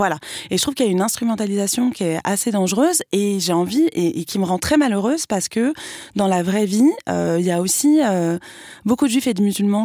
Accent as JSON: {"language": "French", "country": "France", "said": "j'appartiens à la génération qui a grandi dans une forme de vivre ensemble, où c'était pas un sujet, et on est français avant tout"}